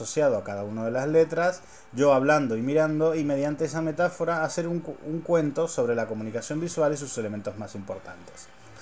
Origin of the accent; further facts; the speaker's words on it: Argentina; Debo confesar que como argentino me resultó súper complicado